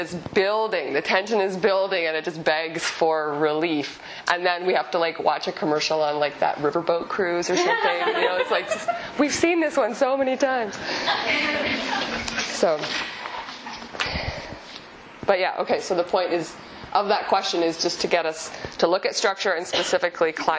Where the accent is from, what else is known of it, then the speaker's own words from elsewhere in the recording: Canada; some of you know I'm Canadian.